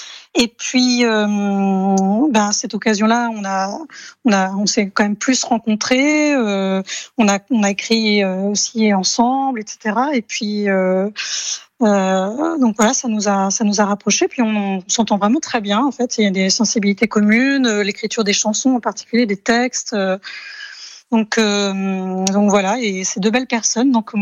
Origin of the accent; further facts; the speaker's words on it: Tours, Centre-Val de Loire, France; also born or lived in England; Oui, alors je suis partie de Tours, je suis allée vivre en Angleterre, je suis toujours revenue finalement.